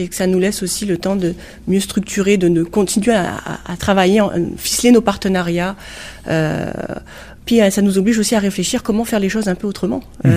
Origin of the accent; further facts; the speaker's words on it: France; En tant que Français, je vous dirais européenne, ça serait possible.